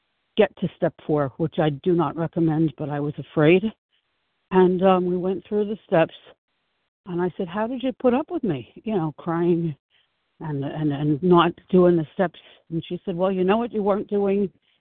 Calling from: Passaic, New Jersey, United States; I am calling from Passaic, New Jersey.

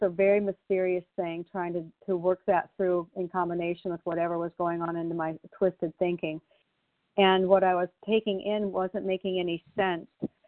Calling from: Canby, Oregon, United States

